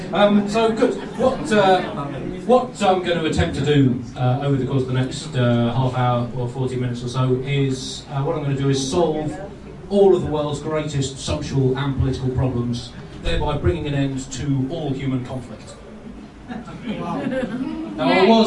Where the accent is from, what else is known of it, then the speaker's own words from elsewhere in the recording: London, United Kingdom; Yeah, I come from London, and in London we like to complain about the traffic.